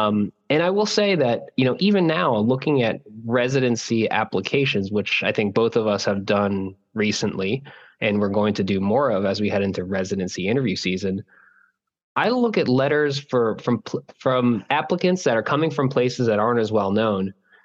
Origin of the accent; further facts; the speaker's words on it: Florida, United States; I didn't have to do that growing up in Florida.